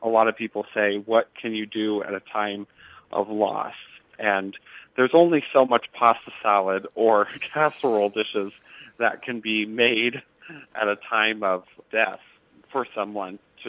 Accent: Wellman, Iowa, United States; had a life-changing experience because I was from Wellman, Iowa and had not been abroad before

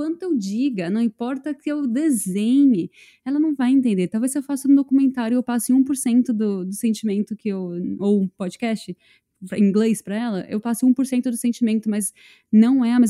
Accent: Brazil; eu tava contando que eu sou brasileira

